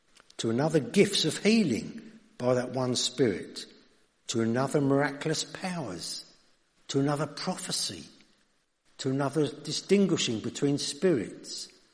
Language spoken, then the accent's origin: English; United Kingdom; I'm British, but it's there.